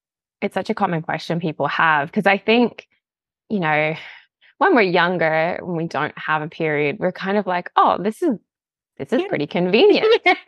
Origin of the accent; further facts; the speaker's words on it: United States; now in Australia; I'm a dual citizen, so I'm American and I live in the lovely Australia where I now call home.